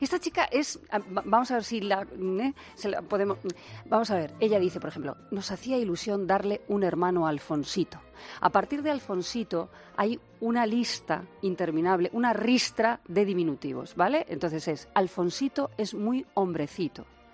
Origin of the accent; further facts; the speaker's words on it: Albacete, Castilla-La Mancha, Spain; Yo es que soy de Albacete